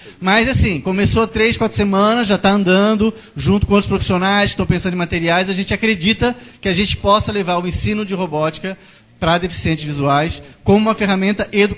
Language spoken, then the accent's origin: Portuguese; Florianópolis, Santa Catarina, Brazil; moved away; Ó, eu não sou carioca, eu sou de Florianópolis, lá fala-se muito rápido, embora eu esteja aqui há 15 anos